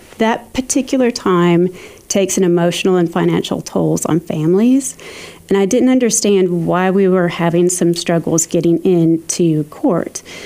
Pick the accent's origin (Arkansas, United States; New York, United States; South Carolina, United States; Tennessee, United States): Arkansas, United States; moved away as an adult; Now, whenever I first moved here, again, I'm from Northwest Arkansas. Northwest Arkansas, at the time that I left in 2014, was about 500,000 people.